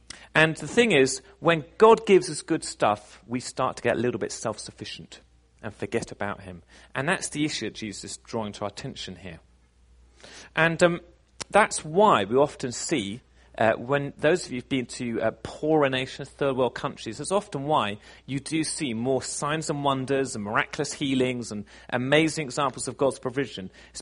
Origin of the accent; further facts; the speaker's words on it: United Kingdom; Here in the West, and I include Britain where I'm from, in case you weren't sure where my accent's from.